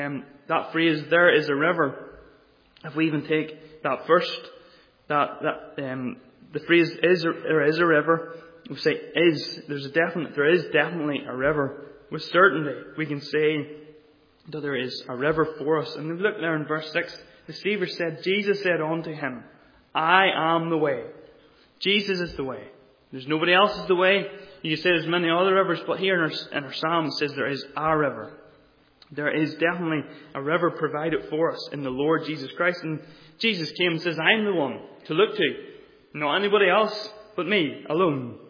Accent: Kilkeel, Northern Ireland, United Kingdom; I was brought up in Kilkeel, in a fishing place

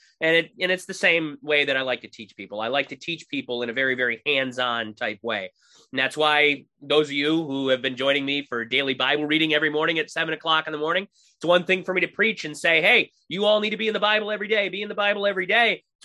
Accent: Glastonbury, Connecticut, United States; I'm originally from Glastonbury, but our church was in East Windsor, which is about 30, 35 minutes away.

